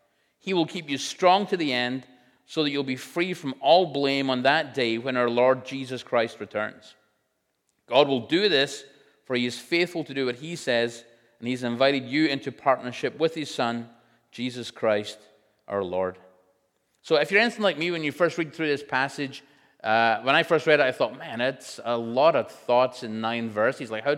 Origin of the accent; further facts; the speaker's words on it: Scotland, United Kingdom; I am Scottish, so that's kind of how we roll.